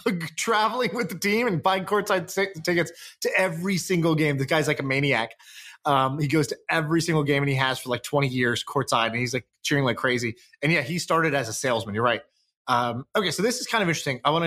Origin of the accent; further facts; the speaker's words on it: Colorado, United States; I grew up in Colorado, and John Elway always had dealerships.